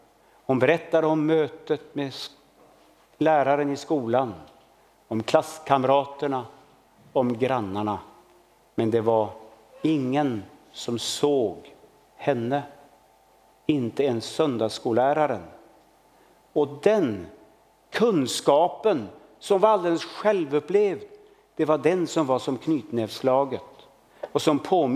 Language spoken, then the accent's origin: Swedish; Sweden; Och vi kan vara lite glada och stolta som svenskar att vi har fått, så usla vi ändå är och så egoistiska